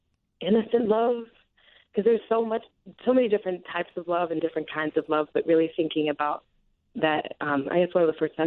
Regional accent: Chicago, Illinois, United States; Southside, Inglewood. It's pretty awesome.

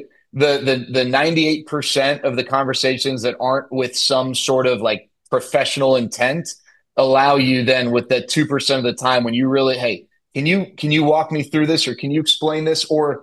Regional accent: Dallas, Texas, United States; when I was a young Rangers fan growing up in Dallas, I used to love all the little tidbits, right?

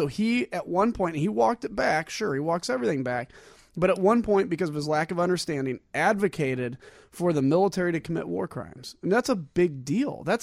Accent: United States; What I'm saying for me, though, is, as an American, I have a decision to make.

